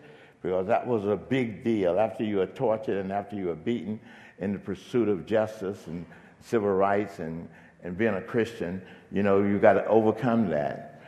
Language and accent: English; Mississippi, United States; But I came here back in those days, and I'm growing up in Mississippi in all of the poverty and racism and bigotry.